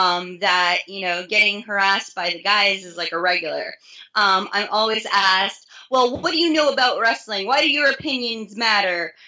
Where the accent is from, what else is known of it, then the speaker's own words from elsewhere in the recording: Northeast, United States; now in California, United States; You know, I was raised up on the Northeast, spent most of my time working there, moved out here, wasn't a huge fan of the scene out here.